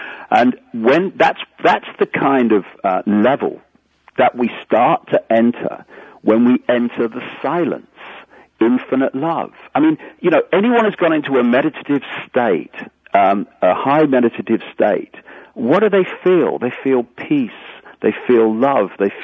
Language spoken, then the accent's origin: English; Leicester, East Midlands, United Kingdom; from Leicester